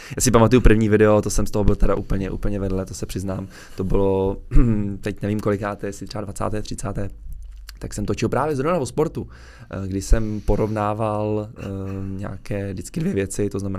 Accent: Prague, Czechia; já jsem z Prahy, tak je to složitý.

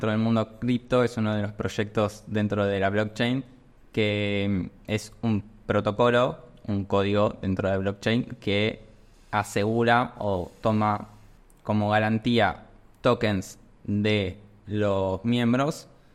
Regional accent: Argentina; now in Paraguay; Particularmente soy argentino, eso no lo mencioné. Por la voz, el voz ya se habrán dado cuenta.

